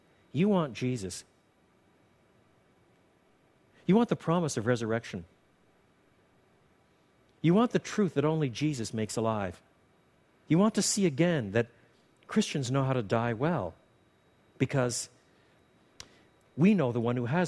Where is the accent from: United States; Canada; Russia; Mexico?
Canada; French Canada; Although I was brought up in French Canada, my parents were both born in the United Kingdom.